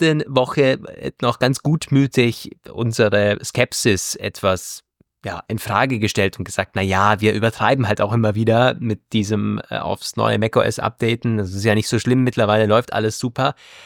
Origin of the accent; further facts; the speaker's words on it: Germany; Also es hat mich noch eingeschneit am Bodensee. Ihr könnt euch erinnern, die letzte Folge ja noch in meiner alten Heimat aufgenommen.